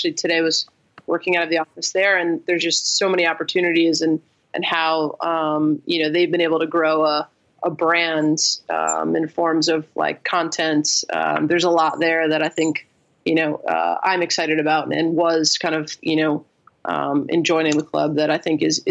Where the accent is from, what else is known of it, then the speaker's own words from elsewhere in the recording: New Jersey, United States; I grew up in New Jersey. My dad took me to a Devils game